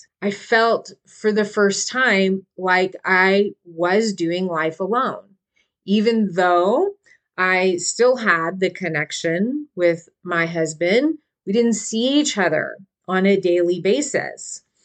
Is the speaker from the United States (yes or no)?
yes; Texas, United States; and we are originally from South Texas, so not very many opportunities to play hockey in South Texas.